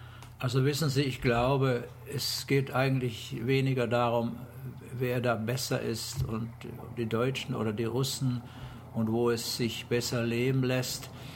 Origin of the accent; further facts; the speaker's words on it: Vienna, Austria; wie gesagt, ich bin in Wien und bin dort geboren und aufgewachsen.